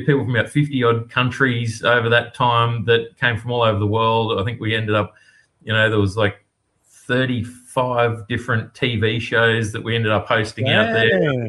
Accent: Australia; So the variety of fishing conditions that you sort of experience growing up in Australia is quite diverse.

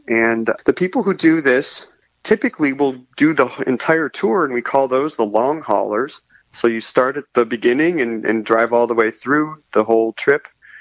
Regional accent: Cleveland, Ohio, United States; I grew up in Cleveland, so I'm very well familiar

